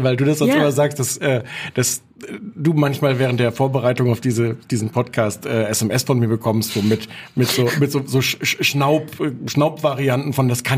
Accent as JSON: {"language": "German", "town": "Osnabrück", "region": "Lower Saxony", "country": "Germany", "said": "weil ich komme aus Osnabrück, da hört man dann den NDR"}